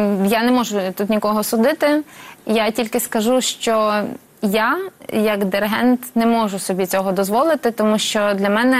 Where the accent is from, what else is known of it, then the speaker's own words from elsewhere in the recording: Brody, Lviv Oblast, Ukraine; я сама також родом з Бродів і фактично біля цієї синагоги виросла.